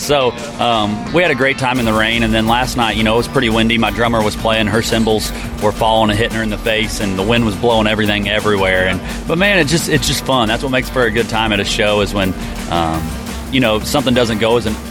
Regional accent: Illinois, United States; And I'm originally from Illinois, yeah. Southern Illinois. So it's like a hometown show almost.

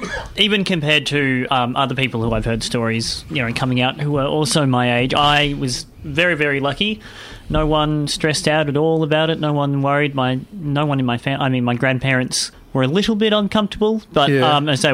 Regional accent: Bairnsdale, Victoria, Australia; now in Melbourne, Australia; Turned out when I came back after moving up to Melbourne, went back to my hometown in Bairnsdale, chatted to my old bosses there

